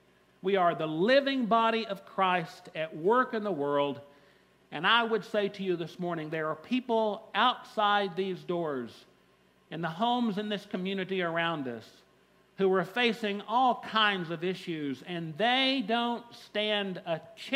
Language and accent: English; the South, United States; As a Southerner, I'm not so glad he joined the Union Army, but that's a different story.